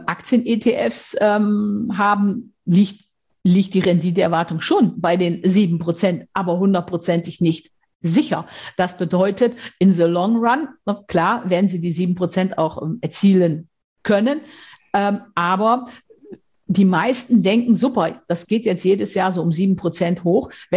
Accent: North Rhine-Westphalia, Germany; Ich komme aus dem Münsterland, aus Westfalen.

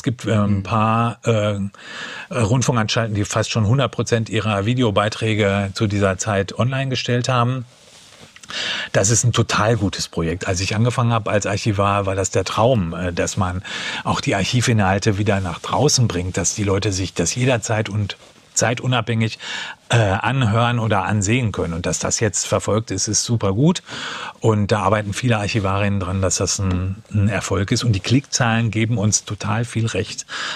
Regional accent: Dortmund, North Rhine-Westphalia, Germany; Ich komme aus Dortmund, also bin ich leidenschaftlich.

